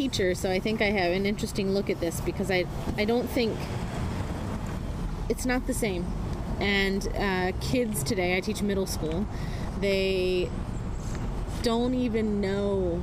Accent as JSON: {"language": "English", "town": "Chesapeake", "region": "Virginia", "country": "United States", "said": "I'm 32 years old, and I'm originally from Chesapeake."}